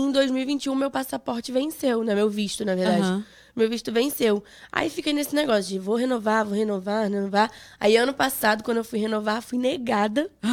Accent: Rio de Janeiro, Brazil; now in Bom Jesus de Itabapoana, Brazil; eu sou carioca, mas hoje em dia eu moro no interior do Rio, né? Uhum. Chamado Bom Jesus de Itabapoana.

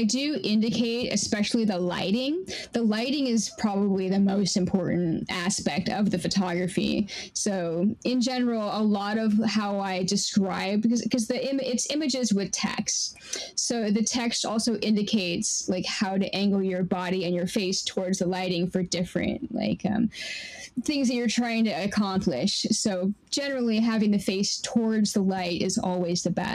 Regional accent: Seattle, Washington, United States; So I'm from Seattle. So I drove from Seattle down to Portland to meet her.

